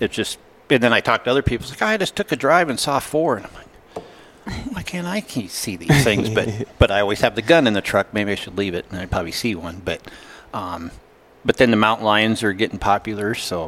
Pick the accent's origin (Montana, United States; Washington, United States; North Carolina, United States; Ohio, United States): Montana, United States; Plains; I was born and raised in Plains, moved out, we moved to Kalispell for I think it was about 12 years, worked up there and stuff, and I still hunted. I didn't guide anything at all up there, just did log furniture work and build and stuff, and then decided to move back to Plains in 06.